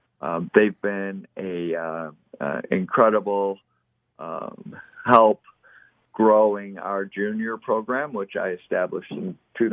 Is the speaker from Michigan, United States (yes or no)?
yes; Detroit, Michigan, United States; now in Colorado, United States; Well, as a kid, we used to do goof around sailing, but nothing serious. And then I moved out away from the Detroit area to Colorado in the mountains.